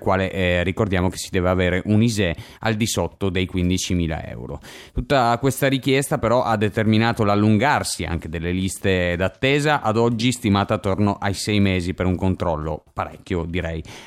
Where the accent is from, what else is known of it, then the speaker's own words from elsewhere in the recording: Gemona, Friuli-Venezia Giulia, Italy; born there; sono nato a Gemona